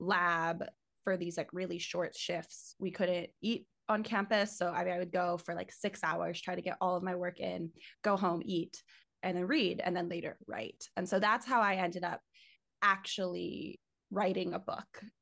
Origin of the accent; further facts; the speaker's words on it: United States; I'm very American, you know, like I freely say that.